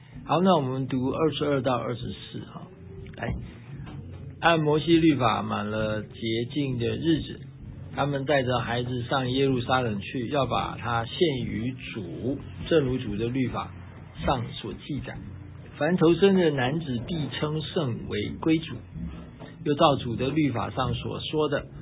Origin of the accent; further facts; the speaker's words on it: China; 就像好像我们中国人过年了，我们贴那个春联呢